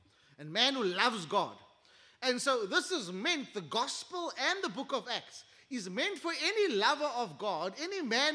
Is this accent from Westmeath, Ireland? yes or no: yes; Athlone, Westmeath, Ireland; I'm a product. I'm a man from Galilee. I grew up just down the road in Athlone.